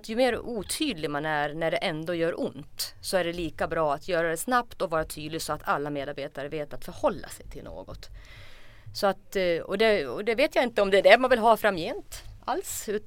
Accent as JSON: {"language": "Swedish", "town": "Borlänge", "region": "Dalarna County", "country": "Sweden", "moved": "yes", "said": "Jag kommer från Borlänge från början. Jag hörs kanske på min dialekt. Men det är 20 år sedan jag lämnade Borlänge. 30 år sedan jag lämnade Borlänge också."}